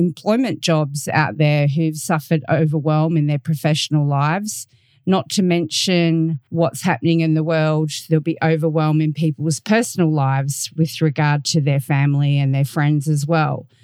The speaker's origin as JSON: {"language": "English", "country": "Australia", "said": "I'm your host from Australia"}